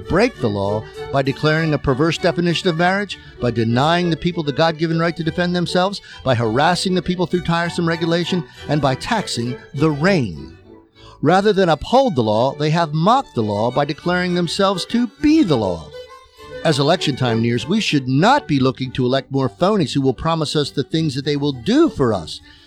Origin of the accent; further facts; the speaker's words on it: Maryland, United States; These days, in my home state of Maryland, this is precisely what we need.